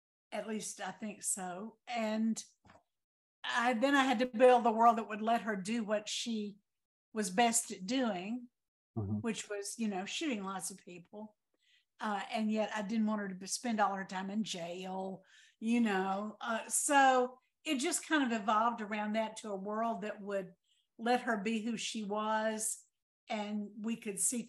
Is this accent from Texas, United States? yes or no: no; Mississippi, United States; I was brought up in the Mississippi Delta, which could not be a more different setting than the West in the 1950s and 60s.